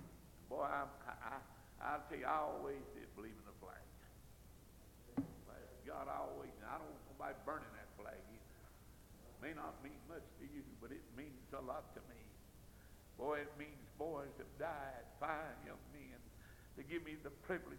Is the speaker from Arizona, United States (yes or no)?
no; North Carolina, United States; Of course, you folks from Tennessee think Tennessee's the best place. I'm from North Carolina. Did you ever see a North Carolinian wasn't proud?